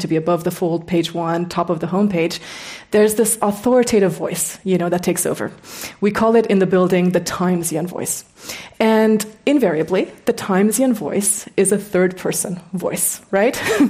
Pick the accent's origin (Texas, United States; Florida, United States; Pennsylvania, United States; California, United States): California, United States; Ojai; I actually grew up in California. I grew up in Ojai.